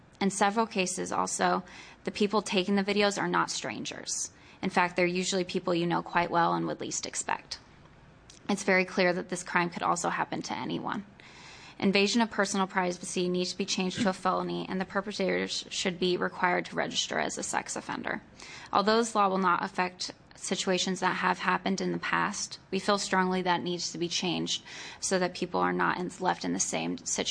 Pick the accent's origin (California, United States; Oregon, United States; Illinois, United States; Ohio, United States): Oregon, United States; Keizer; I'm from Kaiser